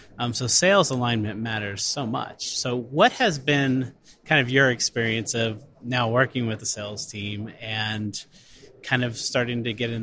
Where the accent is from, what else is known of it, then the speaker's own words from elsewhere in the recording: Kansas City, United States; And we're both from Kansas City